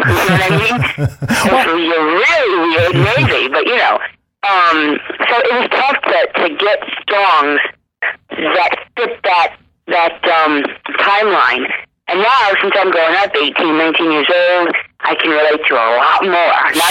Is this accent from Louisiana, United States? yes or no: no; Connecticut, United States; I love Foxwoods around because it's my hometown, number one.